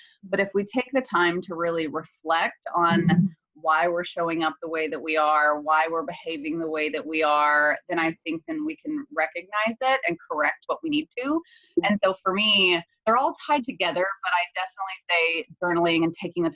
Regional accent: Oklahoma, United States; And so I own a salon, a very successful salon in my home state of Oklahoma.

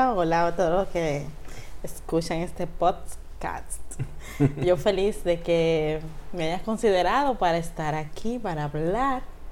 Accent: Los Tocones, Santiago, Dominican Republic; born there; nació en una pequeña comunidad a las afueras de la ciudad llamada Los Tocones, de la que estoy muy orgullosa de pertenecer. Es una comunidad cerca de Villa González.

